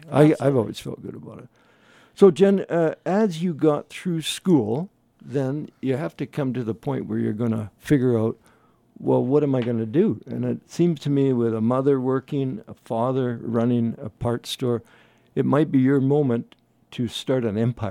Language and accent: English; Burnaby, British Columbia, Canada; Like when I went to school and I was brought up in Burnaby, Burnaby was a little sticky at those days